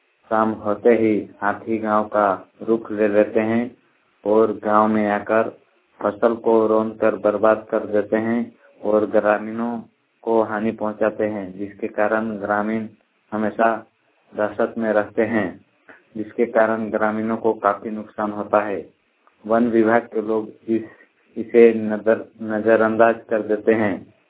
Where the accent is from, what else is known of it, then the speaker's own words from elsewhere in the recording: Purbbi, Jharkhand, India; मेरा गांव पुरब्बी है, थाना गोला, जिला रामगढ़ है। गांव के निकट घना जंगल होने के कारण यहां हाथियों का घेरा रहता है।